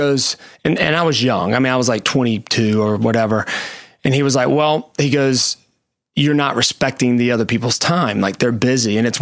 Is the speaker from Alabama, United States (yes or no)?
yes; Alabama, United States; I'm from South Alabama.